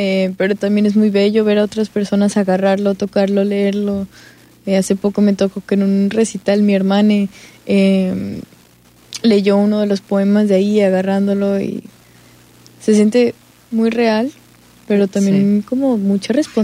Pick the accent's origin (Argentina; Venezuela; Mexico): Mexico; Puerto Vallarta, Jalisco; now in Mexico City, Mexico; yo soy de aquí de Puerto Vallarta, pero ahorita vivo en la Ciudad de México.